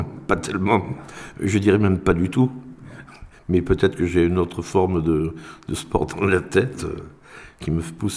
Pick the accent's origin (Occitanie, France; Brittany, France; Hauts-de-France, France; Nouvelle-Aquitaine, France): Nouvelle-Aquitaine, France; Périgueux; Oui, je suis de Périgueux et j'ai vécu une grande majeure partie de ma vie en Dordogne, enfin à Périgueux notamment. Et je suis très content aussi d'être périgordais